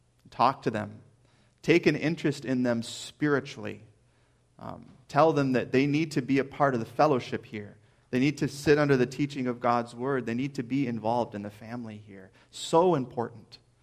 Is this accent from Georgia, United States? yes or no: no; Minnesota, United States; accent: Minnesota; you don't like my accent because I'm from Minnesota, that's fine.